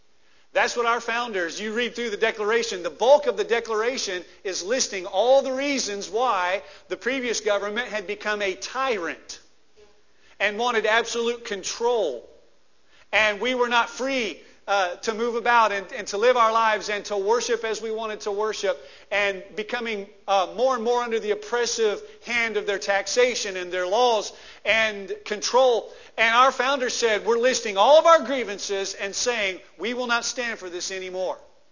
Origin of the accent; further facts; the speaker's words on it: Lebanon, United States; I was proud to be from my hometown of Lebanon. But that's a different kind of a feeling than I have for America.